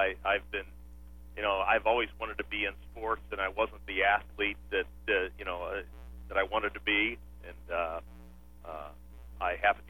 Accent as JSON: {"language": "English", "town": "St. Louis", "region": "Missouri", "country": "United States", "said": "He was out of St. Louis. So he came here, and I'm from St. Louis, so I started talking to the guy."}